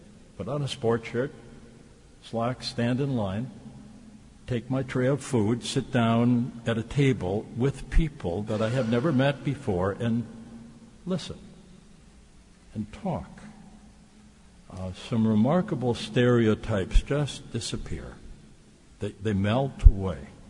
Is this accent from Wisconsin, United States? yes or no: yes; Racine, Wisconsin, United States; However, I grew up in Racine